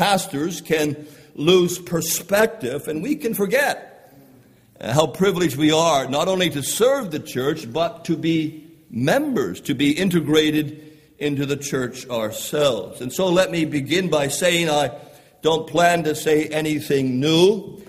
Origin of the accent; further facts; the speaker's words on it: Canada; I mentioned earlier, I'm a Canadian, and there's something that Canadians love